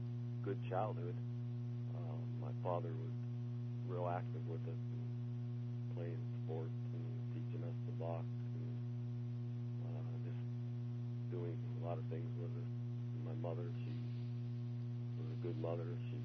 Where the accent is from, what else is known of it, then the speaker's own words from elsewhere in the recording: Youngstown, Ohio, United States; born there; I was born in Youngstown, Ohio.